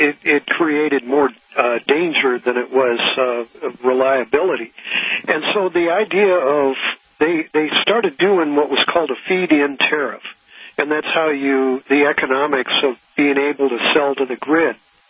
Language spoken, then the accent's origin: English; St. Louis, Missouri, United States; You know, it's funny. I'm from St. Louis, and we used to have Laclede Gas up there.